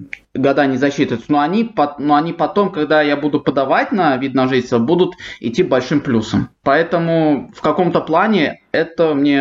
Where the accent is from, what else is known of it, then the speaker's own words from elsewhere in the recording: Kharkiv, Kharkiv Oblast, Ukraine; born there; учитывая, что я родился в Харькове.